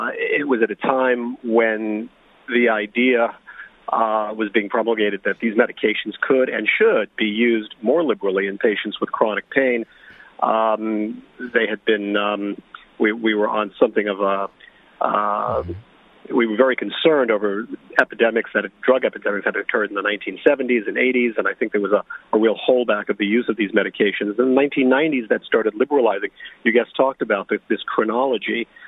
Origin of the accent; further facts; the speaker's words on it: New York City, New York, United States; I practice in the field of pain management. I'm actually from New York City.